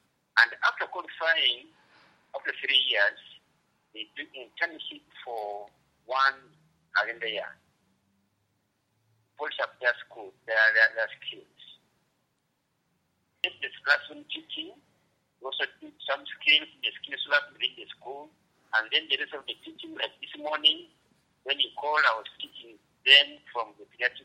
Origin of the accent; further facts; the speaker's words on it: Uganda; now in South Sudan; I come from Uganda just like Mr. James. I used to teach there under him actually before I followed him in South Sudan.